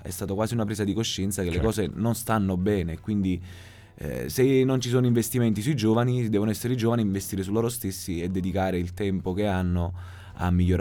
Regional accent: Villaricca, Campania, Italy; è il luogo in cui sono nato e cresciuto, in periferia a Napoli. Vengo da un posto che si chiama Villaricca, che è tutta tranne che ricca

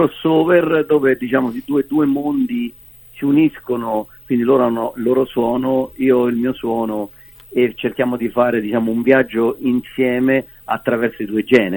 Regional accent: Terracina, Lazio, Italy; Provincia di Latina, Terracina. Ci teniamo molto, ecco.

